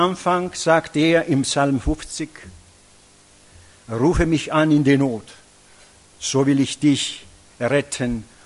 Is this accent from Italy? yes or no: yes; Italy; first language it; German is a second language; wie schwierig das ist, als Italiener Deutsch zu lernen. Weil du bist geneigt, Italienisch zu denken und es ist alles falsch manchmal.